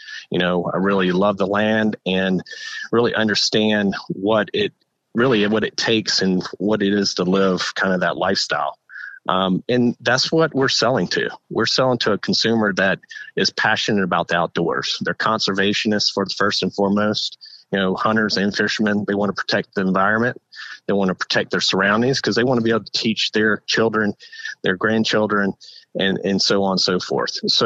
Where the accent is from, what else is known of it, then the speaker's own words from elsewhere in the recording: South Carolina, United States; I grew up in South Carolina at an early age, was exposed to what I call the swamp. You know, it's a bunch of low country down here in South Carolina.